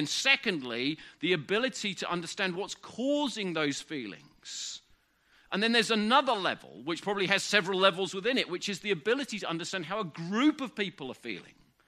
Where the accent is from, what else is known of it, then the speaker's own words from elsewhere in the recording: England, United Kingdom; That's hard to say as an Englishman, I think, sometimes, isn't it?